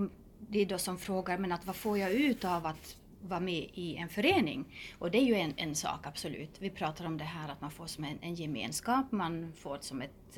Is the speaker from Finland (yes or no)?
yes; Finland; frihetskänslan som vi finländare får när vi är i kontakt med naturen.